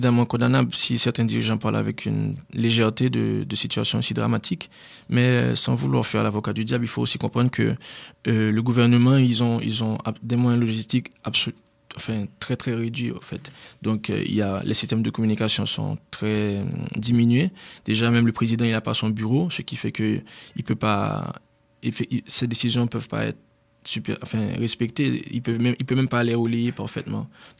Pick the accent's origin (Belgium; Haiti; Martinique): Haiti; Mais même si je suis haïtien, je dois reconnaître qu'il faut un peu se reporter au contexte de l'époque.